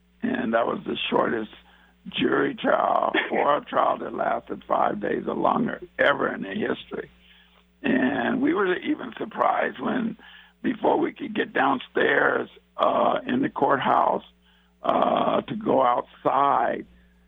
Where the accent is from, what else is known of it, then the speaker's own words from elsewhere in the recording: Seattle, Washington, United States; born there; And I'm not an outsider. Both of you, Eddie and Hayward, know that I was born in Seattle at King County Hospital.